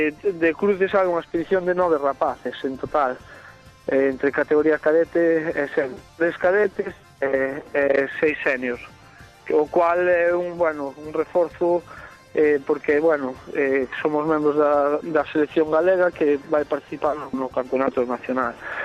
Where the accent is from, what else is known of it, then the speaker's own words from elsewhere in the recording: Galicia, Spain; moitos dos membros da selección nacional eran, bueno, somos galegos.